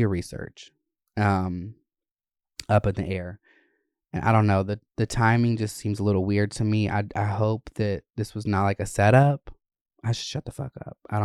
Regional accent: Georgia, United States; And I grew up in Gwinnett and North Georgia areas

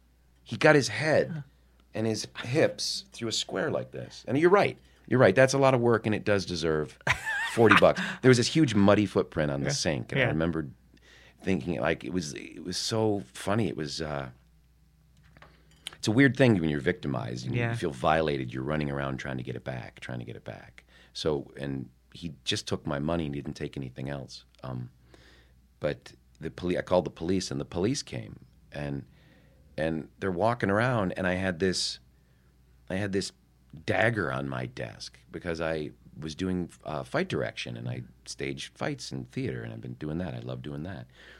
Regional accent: Midwest, United States; I was from the Midwest, though.

